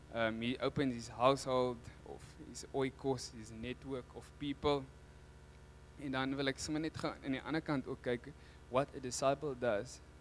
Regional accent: Ceres, Western Cape, South Africa; ek is eintlik van Ceres, ons kom vir opleiding hierdie kant.

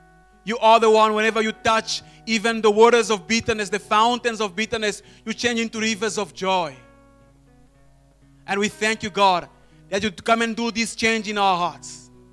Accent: DR Congo; I'm originally from Congo, from DRC, and I'm very excited.

